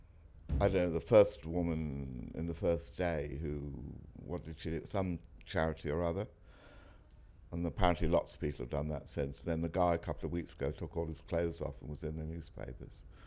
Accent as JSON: {"language": "English", "town": "Liverpool", "region": "North West England", "country": "United Kingdom", "tie": "born there", "lives_now": "St Albans, United Kingdom", "said": "I'm 70 and I'm from St Albans and I was born in Liverpool."}